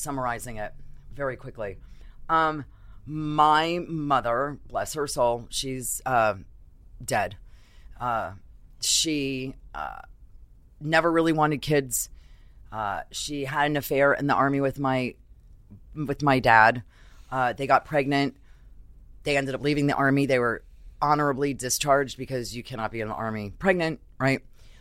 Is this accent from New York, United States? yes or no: yes; Brooklyn, New York, United States; also born or lived in Maryland; but I grew up in Brooklyn. I was born in the army in Maryland and was very independent as a kid. Took the train into Manhattan all the time for various different things when I was younger.